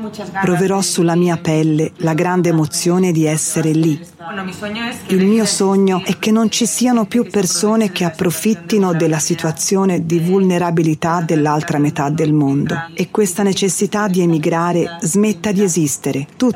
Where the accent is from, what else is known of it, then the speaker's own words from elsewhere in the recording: A Coruña, Galicia, Spain; vengo da Coruña, nel nord della Spagna.